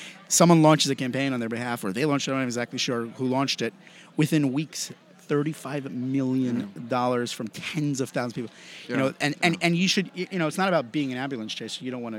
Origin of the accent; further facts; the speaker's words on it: New York, United States; I'm from New York.